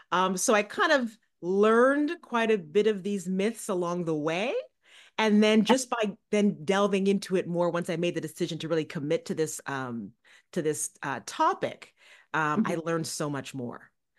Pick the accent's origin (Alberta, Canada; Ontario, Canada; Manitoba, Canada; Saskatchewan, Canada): Ontario, Canada; Ottawa; also born or lived in New York; now in Connecticut, United States; actually, I do reside in Connecticut now. I lived in New York for over 20 years, but I am Canadian. So this also feels, full circle for me because I grew up in Ottawa.